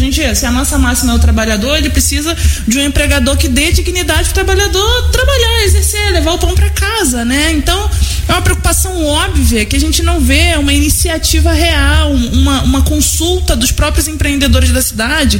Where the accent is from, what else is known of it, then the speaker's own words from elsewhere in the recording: Santo André, São Paulo, Brazil; sou do Prado, né, Santo André ali.